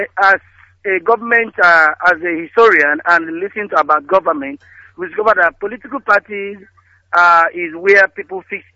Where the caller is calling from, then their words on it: Owerri, Imo, Nigeria; I'm calling from Owerri.